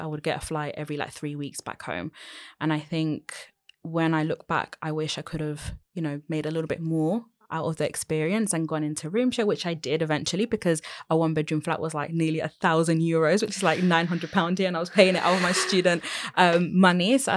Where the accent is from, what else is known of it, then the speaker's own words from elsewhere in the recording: Colombia; or go to Latin America, to actually my home country, Colombia.